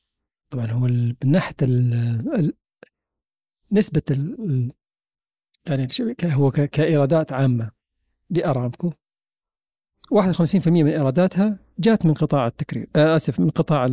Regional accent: Riyadh, Riyadh Province, Saudi Arabia; من الرياض.

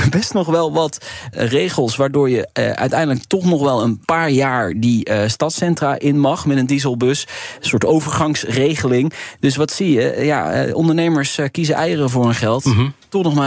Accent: Maastricht, Limburg, Netherlands; Je weet, ik kom uit Maastricht.

